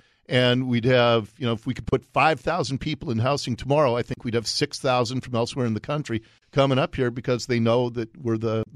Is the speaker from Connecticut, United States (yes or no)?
no; Seattle, Washington, United States; Because I grew up here. I grew up in Ballard. I've seen what's happened to our city over my lifetime